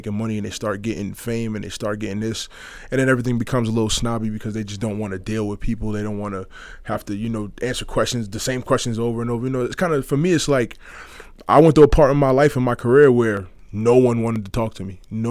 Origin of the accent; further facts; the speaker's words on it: New York City, New York, United States; now in Canada; I'm an East Coast guy. I mean, I grew up in New York. I'm a New York City kid, so Toronto's not very far from home.